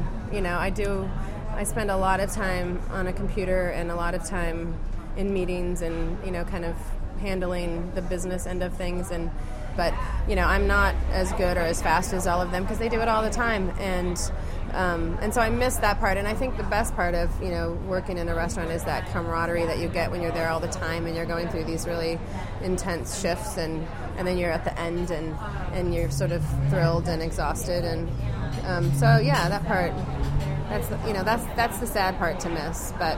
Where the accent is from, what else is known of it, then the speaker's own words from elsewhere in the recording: Woodinville, Washington, United States; I grew up here in Woodinville, actually.